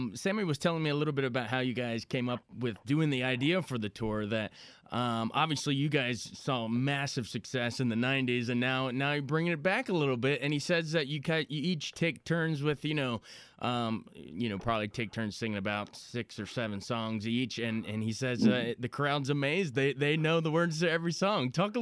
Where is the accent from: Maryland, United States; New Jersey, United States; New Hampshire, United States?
Maryland, United States; Frederick; my hometown of Frederick. Love it up there.